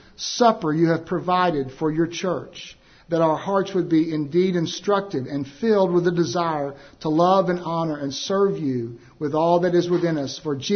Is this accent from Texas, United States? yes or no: yes; Texas, United States; I am also an American citizen, a native Texan.